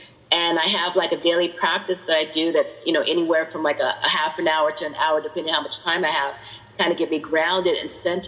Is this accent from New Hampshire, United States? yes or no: no; California, United States; growing up in the Bay Area and having so many things that a lot of people would kill for at my doorstep